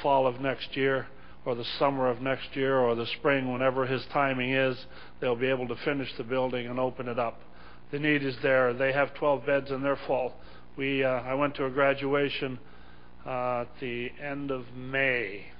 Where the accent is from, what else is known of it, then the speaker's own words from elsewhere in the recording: Newfoundland and Labrador, Canada; I'm from Newfoundland, so it would take me a while